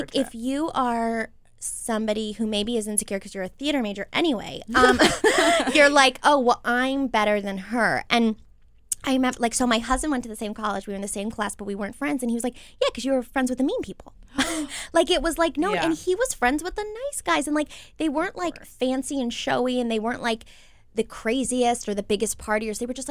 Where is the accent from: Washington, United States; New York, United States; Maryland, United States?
Maryland, United States; We're all from Maryland, and so we were like, let's have a, quote, reunion